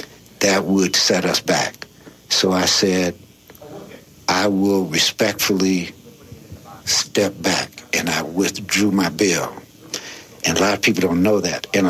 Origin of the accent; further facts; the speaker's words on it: California, United States; I'm from the Bay Area, right? So dealing with radicals and militants, they said, well, send … to the meeting.